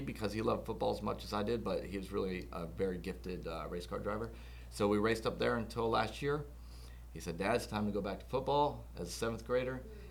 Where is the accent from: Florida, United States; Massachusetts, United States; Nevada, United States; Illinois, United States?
Florida, United States; Growing up, I grew up in Central Florida and was born and raised there basically my whole life